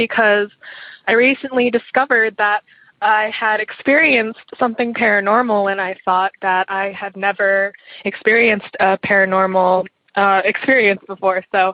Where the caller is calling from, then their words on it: Eugene, Oregon, United States; I'm calling from Eugene, Oregon.